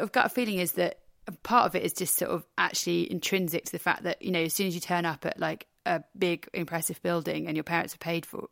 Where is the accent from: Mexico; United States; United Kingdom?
United Kingdom; So as a British woman